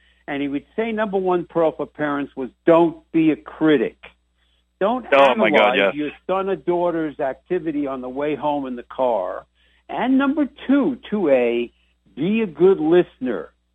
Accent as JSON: {"language": "English", "town": "Massapequa", "region": "New York", "country": "United States", "tie": "born or raised there", "said": "My hometown was in the Little League World Series last year, Massapequa, Long Island."}